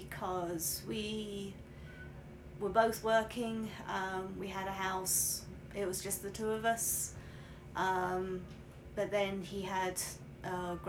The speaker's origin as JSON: {"language": "English", "town": "Portsmouth", "region": "South East England", "country": "United Kingdom", "tie": "born or raised there", "moved": "yes", "lives_now": "North Carolina, United States", "said": "I grew up in the south coast of England, a place called Portsmouth, and we also lived on the seafront as well"}